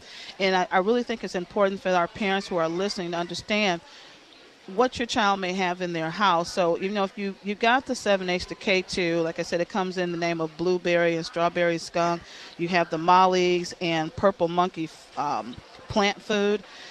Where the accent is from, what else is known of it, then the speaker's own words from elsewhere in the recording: Michigan, United States; because if I came from Michigan and now I live in Tennessee and I see it here, it's my problem.